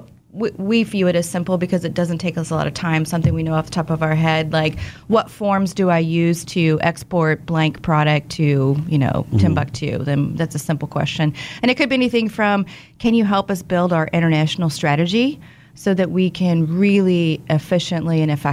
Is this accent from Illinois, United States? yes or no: no; Wichita, Kansas, United States; I'm from Wichita.